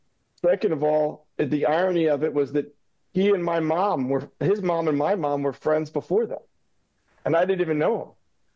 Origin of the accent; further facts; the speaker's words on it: Pennsylvania, United States; I grew up in suburban Philadelphia, and I'm the fifth of six children.